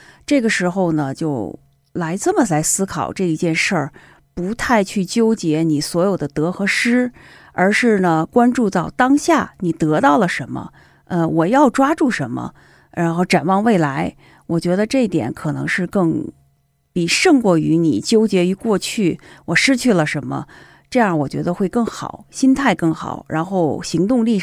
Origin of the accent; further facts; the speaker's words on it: Beijing, China; now in Seattle, United States; 2017年我记得是8月底，我们全家从北京移居到西雅图。